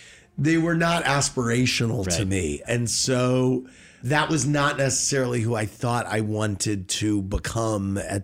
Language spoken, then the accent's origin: English; St. Louis, Missouri, United States; Born and raised in St. Louis.